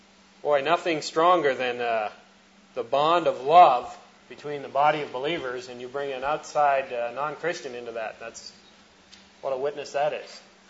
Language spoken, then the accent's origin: English; Canada; I am a Canadian